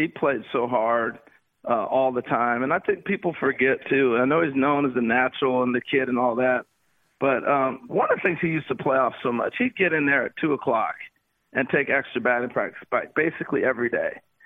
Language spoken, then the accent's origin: English; New York, United States; And I grew up in New York. They saw me make errors. They saw me strike out.